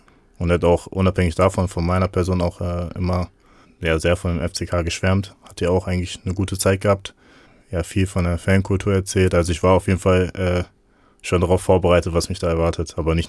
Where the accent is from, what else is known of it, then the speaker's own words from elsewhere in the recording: Dortmund, North Rhine-Westphalia, Germany; born there; Wie gesagt, ich bin in Dortmund geboren.